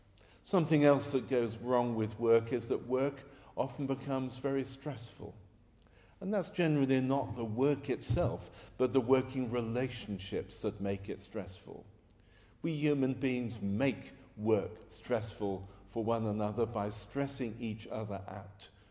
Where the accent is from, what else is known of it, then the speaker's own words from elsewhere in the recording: Coventry, West Midlands, United Kingdom; I come from Coventry, which is known as a car manufacturing city.